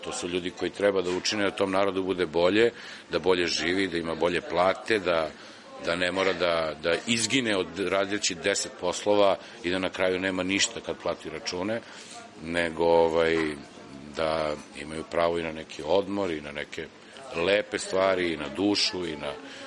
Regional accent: Pančevo, Vojvodina, Serbia; To znam od ljudi s kojima sam odrastao u Pančevu

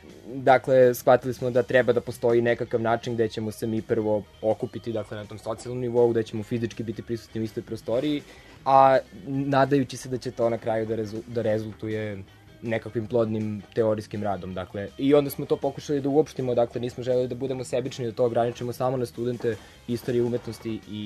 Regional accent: Belgrade, Serbia; sa istog fakulteta smo, iz Beograda smo se, i iz Beograda smo, slično smo godište

